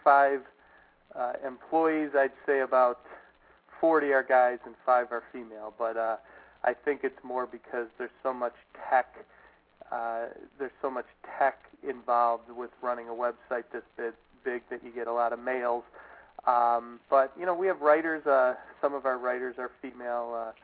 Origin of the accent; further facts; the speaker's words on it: Chicago, Illinois, United States; I was in a bar in my hometown of Chicago